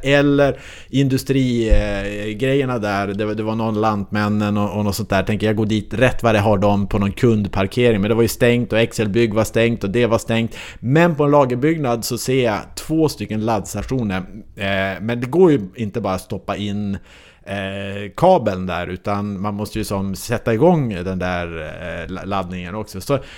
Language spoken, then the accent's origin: Swedish; Löddeköping, Skåne, Sweden; Nej, men jag är från Löddeköping utanför Malmö